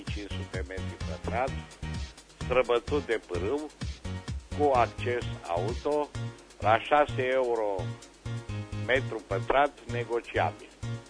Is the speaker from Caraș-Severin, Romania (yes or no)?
yes; Reșița, Caraș-Severin, Romania; din Reșița